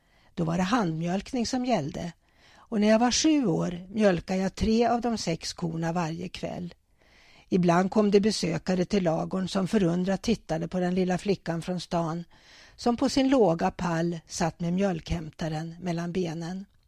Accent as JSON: {"language": "Swedish", "town": "Örnsköldsvik", "region": "Västernorrland County", "country": "Sweden", "tie": "born or raised there", "said": "Jag är uppvuxen i Övik och mina unga föräldrar fick skriva till Kungs för att de skulle få lov att gifta sig."}